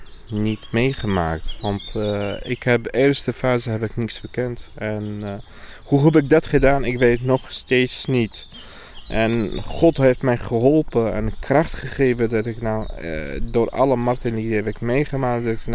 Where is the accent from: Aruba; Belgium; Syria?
Syria; Damascus, Damascus Governorate; now in Netherlands; Ik kom oorspronkelijk uit Damascus, Syrië, hoofdstad. Precies ben ik hier in Nederland 4 jaar en 7 maanden.